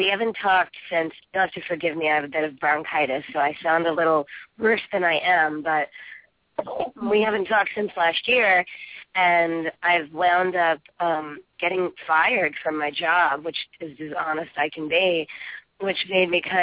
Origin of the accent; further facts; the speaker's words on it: New York City, New York, United States; also born or lived in California; I grew up in New York City.